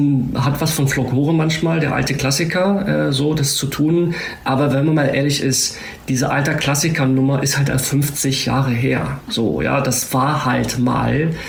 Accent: Viersen, North Rhine-Westphalia, Germany; ich bin in Viersen groß geworden, ich bin Fahrrad 10 Minuten von Bökelberg groß geworden

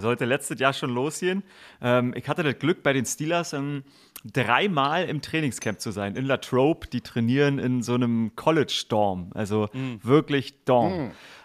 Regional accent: Frankfurt, Brandenburg, Germany; born there; Meine Journey hat offiziell angefangen im Osten von Deutschland, in Frankfurt-Oder. Da wurde ich geboren.

